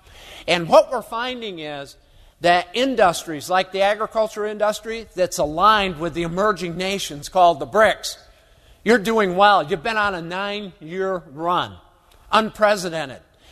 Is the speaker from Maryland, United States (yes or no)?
no; New York, United States; And I'm originally from upstate New York, grew up about 60 miles north of Syracuse, New York.